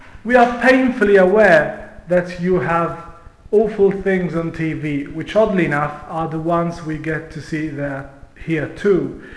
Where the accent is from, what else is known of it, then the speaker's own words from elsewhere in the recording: Italy; English is a second language; as someone who has the incredible luck of being born and raised in Italy, where even Top of the Pops disappeared from the screens